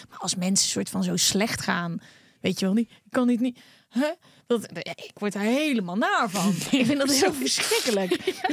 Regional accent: Netherlands; Dat kunnen wij als Nederlander ook nooit zeggen.

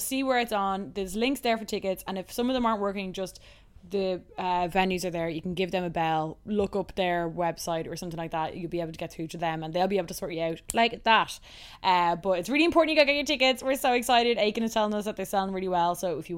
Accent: Dublin, Leinster, Ireland; Favourite locations outside of Dublin, my hometown.

